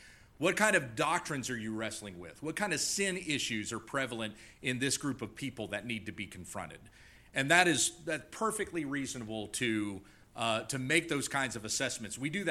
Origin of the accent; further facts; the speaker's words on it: the South, United States; When I grew up in the South, we had jokes about people who were in the South.